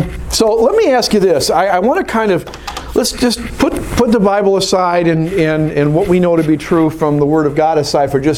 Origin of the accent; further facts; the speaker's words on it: Grand Rapids, Michigan, United States; I grew up in Grand Rapids